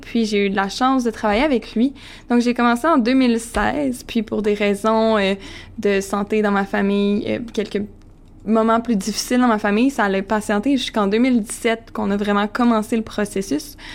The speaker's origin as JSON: {"language": "French", "town": "Montreal", "region": "Quebec", "country": "Canada", "said": "c'est peut-être parce que je viens de Montréal et que je parle français"}